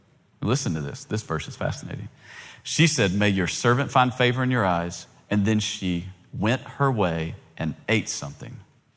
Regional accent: Tennessee, United States; I grew up in East Tennessee where straight solo cups, that's it.

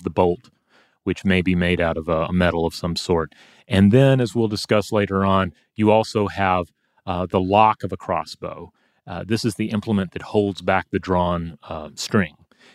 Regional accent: Tennessee, United States; growing up in Tennessee, being in Boy Scouts, you had the opportunity to fire rifles on shooting ranges.

